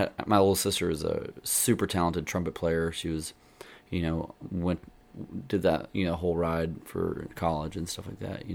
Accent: Longview, Texas, United States; I'm from Longview, Texas.

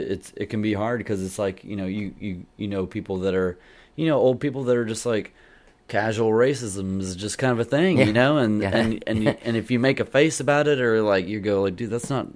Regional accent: Longview, Texas, United States; I'm from Longview, Texas.

